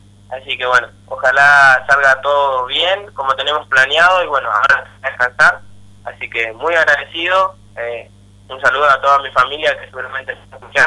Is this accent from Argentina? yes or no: yes; Corrientes, Argentina; seré el único correntino, hasta ahora soy el único correntino